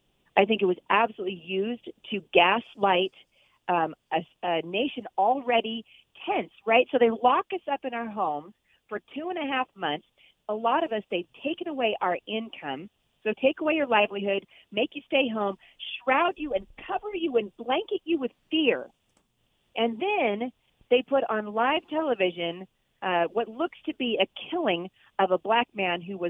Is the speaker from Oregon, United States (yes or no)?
yes; Gresham, Oregon, United States; I grew up in Gresham, Oregon, just at the foot of Mount Hood.